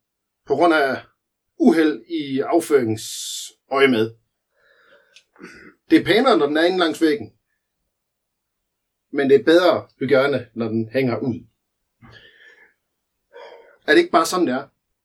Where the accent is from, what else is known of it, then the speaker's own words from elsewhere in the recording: Skive, Central Denmark Region, Denmark; jeg er oppe fra Skive